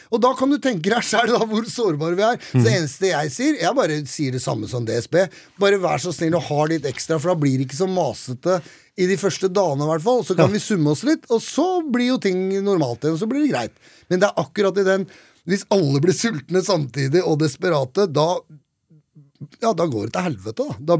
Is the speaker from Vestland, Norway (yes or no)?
no; Oslo, Norway; Jeg har vokst opp i Oslo